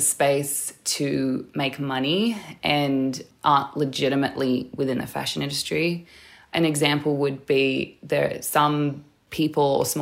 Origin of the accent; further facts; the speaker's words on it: Newcastle, New South Wales, Australia; my mum spent a lot of time in Karua, which is Worimi, and I was born and raised in Newcastle, which is Awabakal. So I feel as though I'm a little bit blended of both.